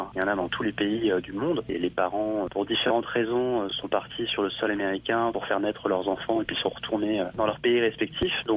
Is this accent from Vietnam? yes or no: no; France; also born or lived in California, United States; je suis né il y a maintenant 33 ans en Californie et j'ai quitté les États-Unis à l'âge de 18 mois pour la France avec mon père